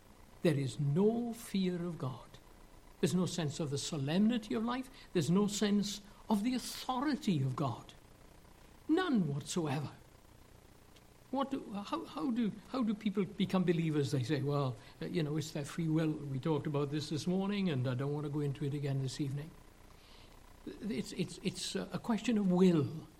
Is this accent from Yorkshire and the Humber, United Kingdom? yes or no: no; Wales, United Kingdom; I was brought up in Wales